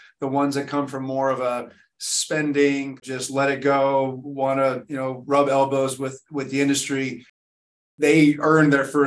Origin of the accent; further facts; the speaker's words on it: New Jersey, United States; I'm from New Jersey.